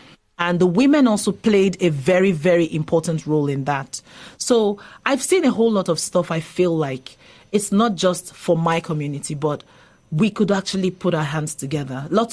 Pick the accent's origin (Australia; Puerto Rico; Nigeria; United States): Nigeria; Imo; I'm from Imo State, and one of the communities around the airport, where the airport is located, from the airport to my home has terrible roads.